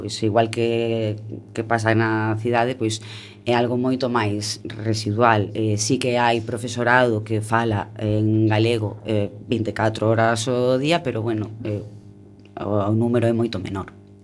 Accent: Galicia, Spain; Pois aí como boa galega vouche responder que depende.

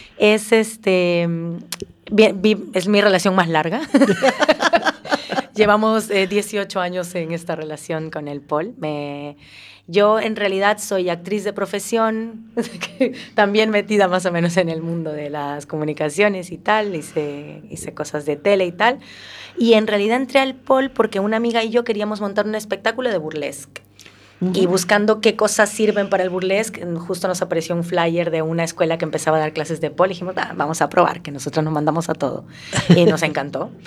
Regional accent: Lima, Peru; Yo soy limeña de nacimiento, mis padres son de provincia, pero crecieron también en la capital.

